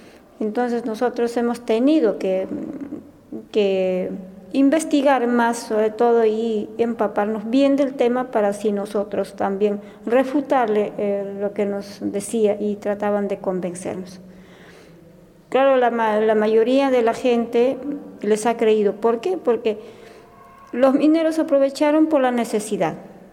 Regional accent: San Mateo, Lima, Peru; Soy de San Mateo, Perú.

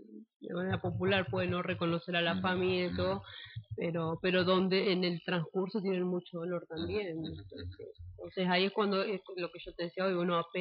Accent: Rosario, Santa Fe, Argentina; yo estuve trabajando en Federación, yo soy de Rosario, y en el cordón industrial se ve mucha cantidad también.

